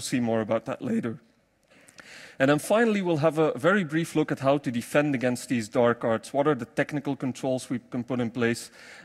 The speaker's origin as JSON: {"language": "English", "country": "Belgium", "second_language": "English", "said": "I come here from Belgium"}